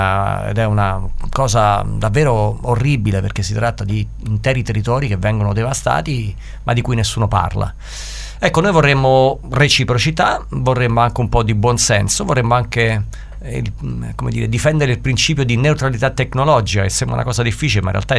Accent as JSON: {"language": "Italian", "region": "Lazio", "country": "Italy", "said": "noi, che peraltro veniamo dalla provincia di Latina"}